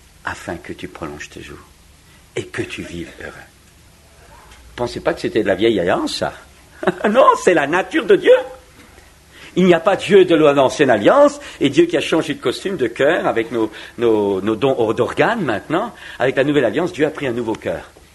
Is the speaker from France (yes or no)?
yes; France; chez nous en France...